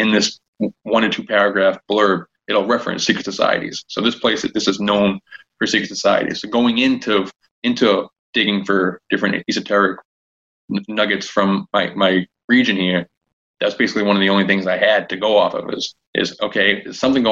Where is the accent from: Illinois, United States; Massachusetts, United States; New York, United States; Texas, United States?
Massachusetts, United States; Tewksbury; I'm from Tewksbury, and it's like near Lowell, like the Lowell Mills in like early American history, and it's like 20 minutes north of Boston and like 15 minutes south of New Hampshire.